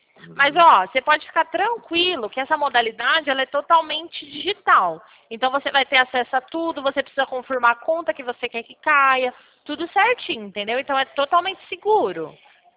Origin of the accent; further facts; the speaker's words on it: Pirassununga, São Paulo, Brazil; Eu sou de Pirassununga.